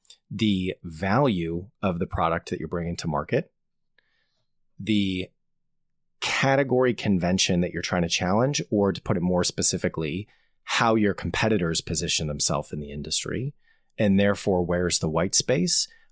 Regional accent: Boston, Massachusetts, United States; also born or lived in New York; now in United Kingdom; I'm not from this part of the world originally. I'm from the Boston area. I spent a long time in New York before moving over here.

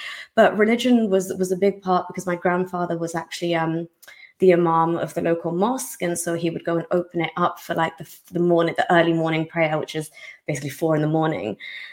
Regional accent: Saudi Arabia; also born or lived in England; there were a couple of things, you know, that played on my mind growing up in Saudi Arabia.

